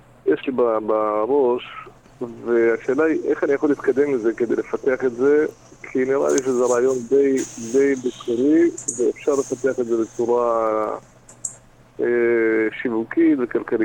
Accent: Central Israel, Israel; מרכז הארץ.

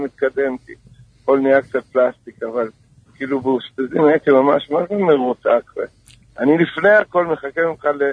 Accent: Haifa, Haifa District, Israel; אני גדלתי בחיפה, זה מאוד בית כזה

